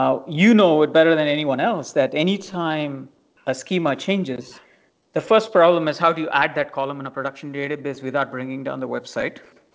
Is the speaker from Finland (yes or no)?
no; Singapore; born there; I was born in Singapore, obviously.